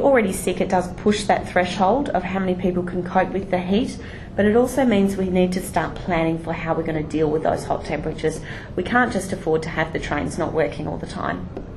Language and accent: English; Northern Territory, Australia; I grew up in the Northern Territory, and if you left a fruit box in the car with a straw in it, during the day the liquid would pop out the straw as it heated up.